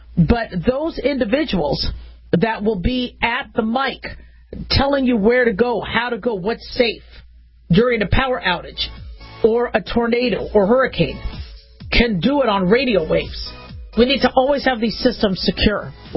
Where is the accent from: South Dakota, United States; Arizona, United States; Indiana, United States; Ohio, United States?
Arizona, United States; Phoenix; also born or lived in Las Vegas / Los Angeles; I grew up in Vegas and Phoenix. I was born in L.A. And there was an earthquake when I was really young.